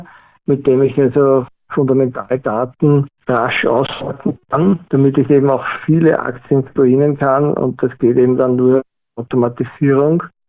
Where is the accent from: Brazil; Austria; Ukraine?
Austria; Vienna; bin aus Wien und Wikifolio-Trader